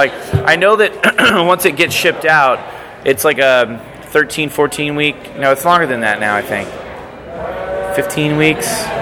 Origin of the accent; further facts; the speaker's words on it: Manteca, California, United States; also born or lived in Florida; But I grew up in a town called Manteca.